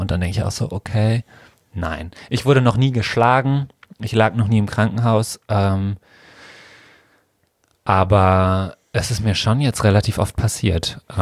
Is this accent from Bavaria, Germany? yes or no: no; Essen, North Rhine-Westphalia, Germany; aber ich bin in Essen aufgewachsen, ne?